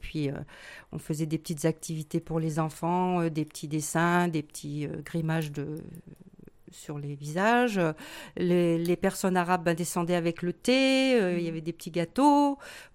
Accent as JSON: {"language": "French", "region": "northern France", "country": "France", "said": "moi je suis venue du nord de la France et je suis arrivée en 78 rue de la Brunetière. Et après, bon, j'ai habité Saint-Cassien"}